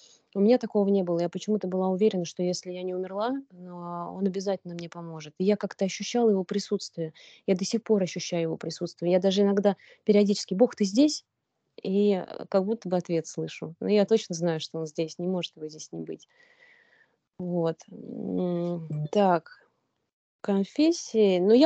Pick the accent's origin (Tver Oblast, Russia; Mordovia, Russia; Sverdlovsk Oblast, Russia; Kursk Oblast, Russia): Tver Oblast, Russia; Ostashkov; now in Tver, Russia; Я уехала жить в Тверь, в другой город за 200 километров. Сами мы родом из Осташкова. Это такой маленький-маленький городочек на озере Селигер, безумно красивый. Там сейчас живет моя мама с папой.